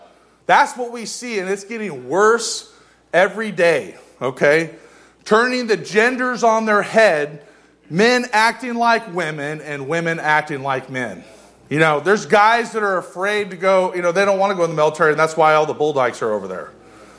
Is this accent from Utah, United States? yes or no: no; Portland, Oregon, United States; I'm from Portland. I'm a Generation X person